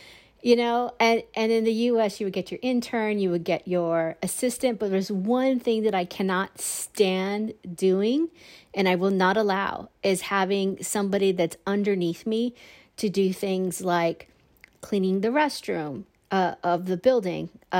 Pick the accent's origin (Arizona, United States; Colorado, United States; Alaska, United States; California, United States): California, United States; moved away; And I see like California, my home state, and I also look at what's happening in New York